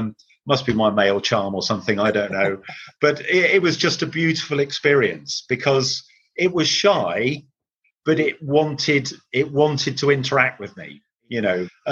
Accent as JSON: {"language": "English", "region": "South West England", "country": "United Kingdom", "tie": "born or raised there", "said": "And I saw it just stood in my hometown, if you like, looking off the edge of Bury Head."}